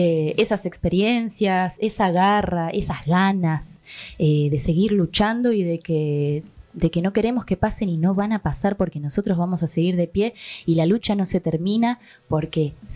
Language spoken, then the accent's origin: Spanish; Mar del Plata, Buenos Aires Province, Argentina; born there; uno piensa en Mar del Plata y dice, sí, mi lugar donde yo nací puede terminar así.